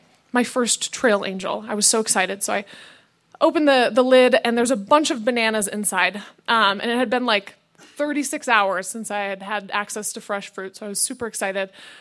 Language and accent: English; Michigan, United States; when I was growing up in Michigan, we went to this pool every summer